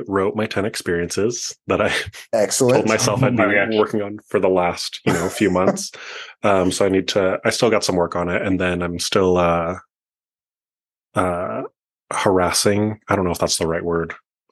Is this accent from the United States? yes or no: yes; Utah, United States; I am from Utah.